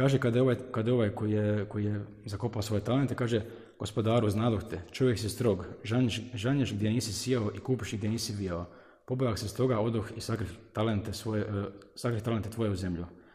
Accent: Herzegovina, Bosnia & Herzegovina; born there; kako smo mi inače rodom iz Hercegovine, mi dosta putujemo dole i Kupres i Tomislav grad.

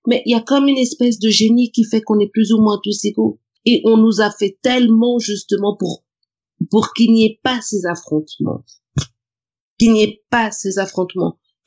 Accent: DR Congo; now in Europe; Et quand on est à l'extérieur, on est congolais.

